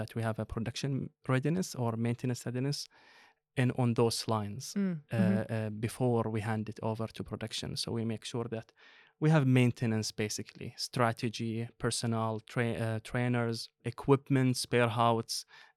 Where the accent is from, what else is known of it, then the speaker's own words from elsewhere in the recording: Eastern Province, Saudi Arabia; now in Sweden; So I'm from Saudi Arabia, and coming to Sweden, it's not really common. That's why people always say that it's rare to find a Saudi person. I'm from the East Coast